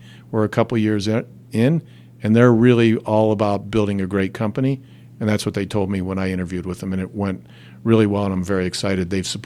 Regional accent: Ohio, United States; also born or lived in Pittsburgh, Pennsylvania; I'm from Pittsburgh originally and moved to Ohio for middle school and high school, and I just like the work ethic in this region.

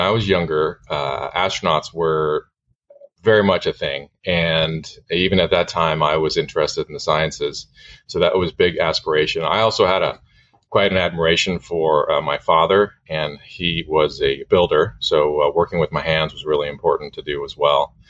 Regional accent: Santa Barbara, California, United States; I was born and raised in Santa Barbara, which is a pretty unique place that I've come to really appreciate as I've gotten older. So I grew up most of my time there.

